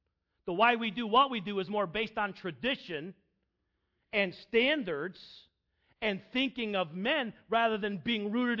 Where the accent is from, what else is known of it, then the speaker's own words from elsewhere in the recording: South Carolina, United States; I'm from the South. I grew up in South Carolina, okay?